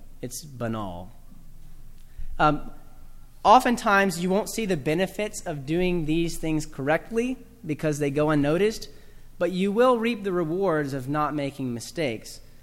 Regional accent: the South, United States; I'm from the South, so I feel like I can make fun of the Southerners that may be in the room with me.

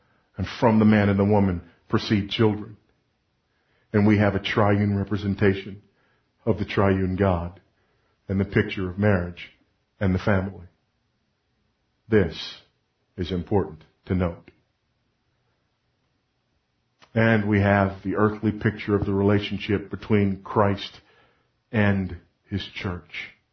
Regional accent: Los Angeles, California, United States; People ask me, where'd you grow up? Well, I grew up some in Los Angeles, but mostly when I got married.

